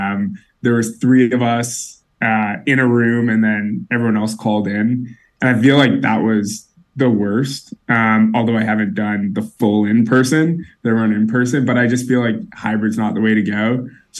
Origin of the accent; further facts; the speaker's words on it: Canada; I hail originally from Canada, but now I kind of split time between Toronto and California.